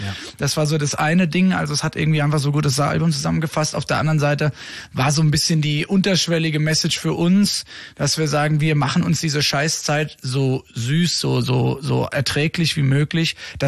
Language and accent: German; Hesse, Germany; Jungs vom Land irgendwie, wir kommen ja alle aus dem Rheingau, ursprünglich